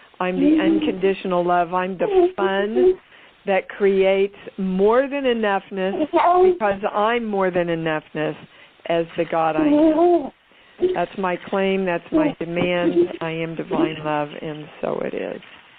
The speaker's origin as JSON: {"language": "English", "region": "Kansas", "country": "United States", "said": "I'm from Kansas."}